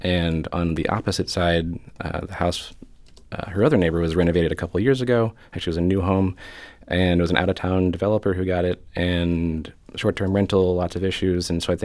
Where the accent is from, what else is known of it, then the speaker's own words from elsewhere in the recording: St. Louis, Missouri, United States; I think really for us, being from St. Louis, you know, I grew up in the Dogtown area.